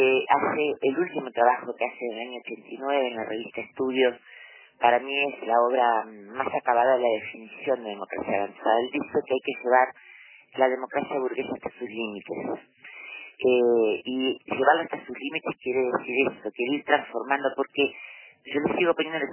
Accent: Uruguay; nuestra conciencia nacional como uruguayos

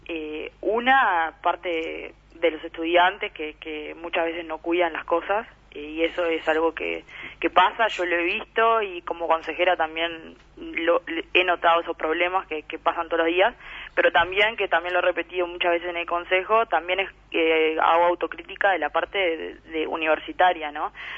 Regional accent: Montevideo, Uruguay; yo soy de Montevideo, para mí irme para allá fue algo, un cambio a nivel personal

